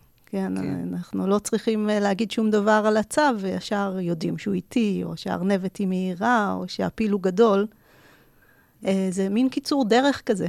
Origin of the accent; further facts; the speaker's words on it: Jerusalem, Jerusalem District, Israel; אני באה מירושלים